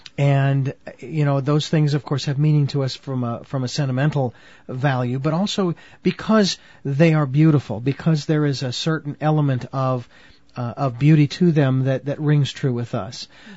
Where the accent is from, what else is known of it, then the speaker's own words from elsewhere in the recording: Phoenix, Arizona, United States; now in Santa Barbara, United States; Me being a city boy growing up in Phoenix, Arizona, and coming to Santa Barbara and living up on a hill